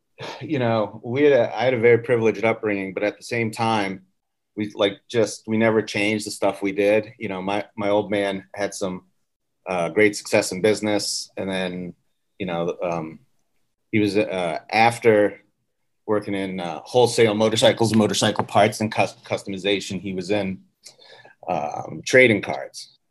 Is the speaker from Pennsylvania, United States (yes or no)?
yes; Philadelphia, Pennsylvania, United States; also born or lived in Israel; from Israel to Philadelphia. Yeah.